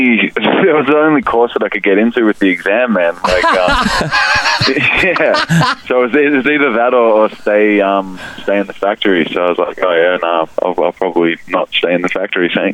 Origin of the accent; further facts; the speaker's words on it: Melbourne, Victoria, Australia; I'm actually from the Frankston train line, so it's like the southern suburbs of Melbourne. It's nice, man. It's along the bay, you know, good blue-collar people.